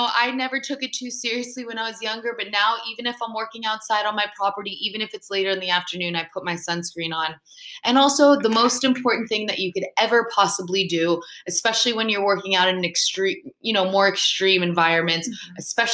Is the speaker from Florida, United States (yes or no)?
yes; Miami, Florida, United States; and I'm from Miami, so I am used to working out in not just high heat, but really, really high, thick humidity.